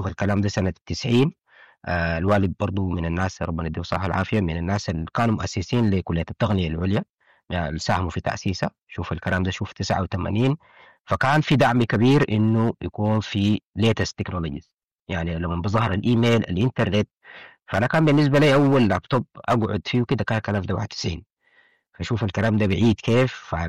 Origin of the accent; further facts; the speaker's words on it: Omdurman, Khartoum, Sudan; born there; also born or lived in UAE / France; الباك جراوند بتاعي في هندسه الاتصالات، من مواليد ام درمان، ويعني عشت معظم حياتي في الامارات